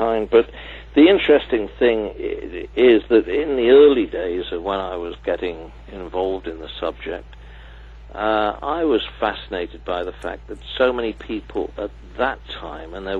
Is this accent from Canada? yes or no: no; Cardiff, Wales, United Kingdom; And I suppose in a way, but having been born and bred in Cardiff